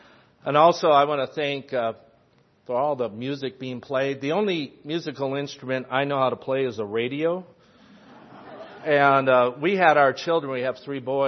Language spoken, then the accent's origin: English; Los Angeles, California, United States; As was mentioned, I'm from the Los Angeles area.